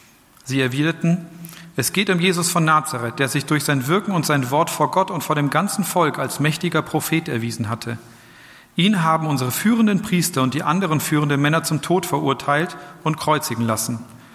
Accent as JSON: {"language": "German", "region": "North Rhine-Westphalia", "country": "Germany", "tie": "born or raised there", "said": "Und überhaupt bin ich ja hier auch in der Region aufgewachsen. Und ich kenne ja so die Dörfer und ich weiß ja, wie die Mentalität ist und wie der Oberberger so tickt."}